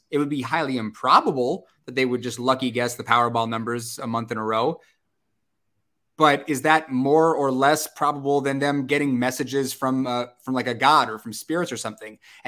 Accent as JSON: {"language": "English", "town": "Chula Vista", "region": "California", "country": "United States", "tie": "born or raised there", "said": "I grew up in Chula Vista. So, you know, been to the Whaley House, been up to the Point Loma Lighthouse and done the tours and stuff."}